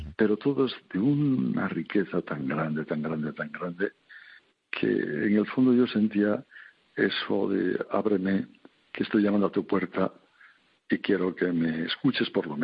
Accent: Santoña, Cantabria, Spain; lo que era la cárcel del Dueso allá en mi tierra, en la villa de Santoña

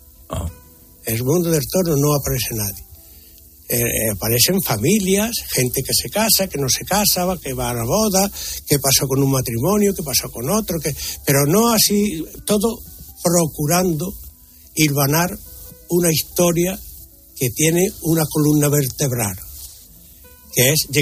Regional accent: Estepa, Andalusia, Spain; born or raised there

